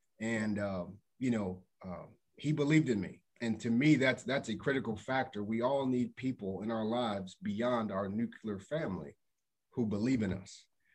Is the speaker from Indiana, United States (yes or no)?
yes; Indiana, United States; you know, I'm from Indiana, but I just love Lafayette, West Lafayette community.